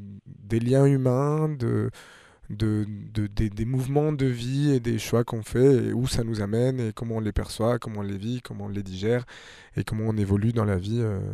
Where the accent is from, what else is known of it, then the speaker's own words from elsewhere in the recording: Colombia; moved away as an adult; now in France; je suis venu en France parce que j'étais très attiré par la musique classique contemporaine au moment où je suis parti de Colombie